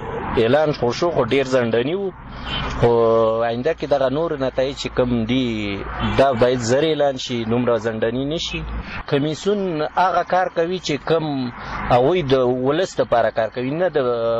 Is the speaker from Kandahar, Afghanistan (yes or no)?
no; Kabul, Afghanistan; د کابل څخه یم